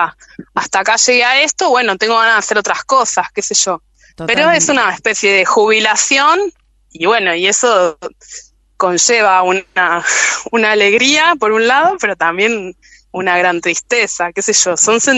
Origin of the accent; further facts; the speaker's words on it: Rosario, Santa Fe, Argentina; Quería ir a Rosario, quería recorrer, yo soy rosarina